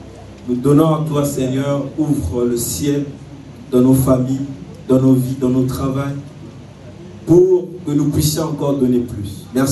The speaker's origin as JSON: {"language": "French", "region": "Brazzaville", "country": "Republic of the Congo", "said": "je suis congolais de Brazzaville."}